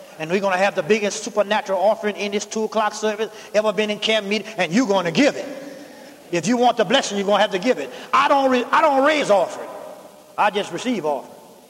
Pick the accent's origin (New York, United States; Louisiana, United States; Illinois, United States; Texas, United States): Louisiana, United States; I'm from Louisiana.